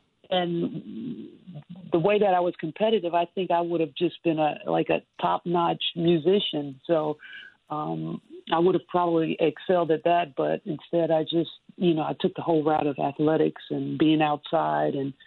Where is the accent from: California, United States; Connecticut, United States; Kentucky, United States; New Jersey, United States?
New Jersey, United States; Camden; And so, I come from Camden, New Jersey. And, you know, it took me such a long time to even be able to say that, to be proud of being from Camden, New Jersey.